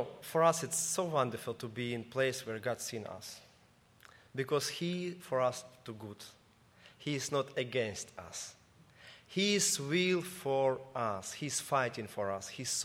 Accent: Mykolaiv, Mykolaiv Oblast, Ukraine; English is a second language; also born or lived in Odesa; And I come in from Odessa to Nikolaev, to my hometown, to lead a congregation.

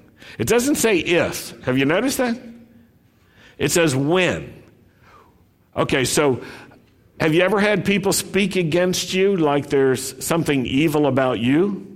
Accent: Roanoke, Virginia, United States; Now, as a Jew growing up in Roanoke, Virginia, I sort of understood the idea of being a minority.

